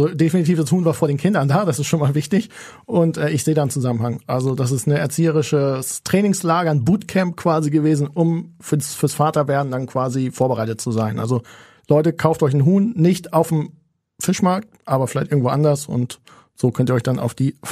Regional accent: Hamburg, Germany; so sind wir Hamburger.

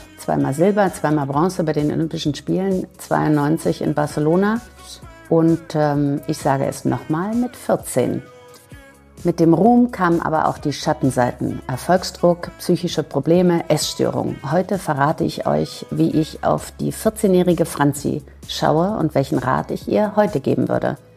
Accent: Berlin, Germany; now in Heidelberg, Germany; Und deswegen lebe ich seit 20 Jahren hier und es ist meine Heimat geworden. Also tief in mir drin bin ich noch ein Berliner Mädchen und da merke ich schon noch so diesen Berliner Vibe.

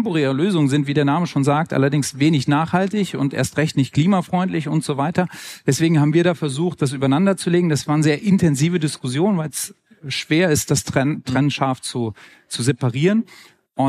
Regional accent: Hamburg, Germany; ich als Hamburger bin dann sehr, sehr stolz, dass wir hier Austragungsort der EM 2024 sein

